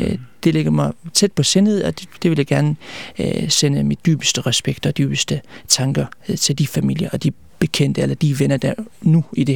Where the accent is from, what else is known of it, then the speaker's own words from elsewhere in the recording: Aarhus, Central Denmark Region, Denmark; accent: Jutlandic; hvis der er en smule accent, så det må det være det jyske. Jeg er fra Aarhus af.